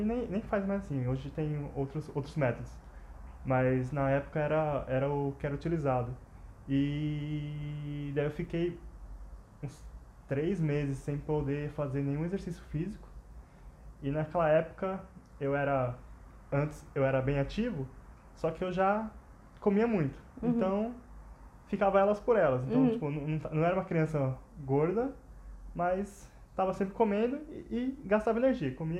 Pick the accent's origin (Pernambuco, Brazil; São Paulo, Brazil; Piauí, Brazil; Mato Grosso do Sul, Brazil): São Paulo, Brazil; Guarulhos; É, eu sou de Guarulhos.